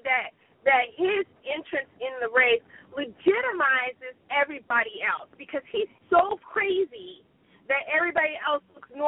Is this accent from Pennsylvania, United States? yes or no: no; San Diego, California, United States; I grew up in San Diego. I know that there are.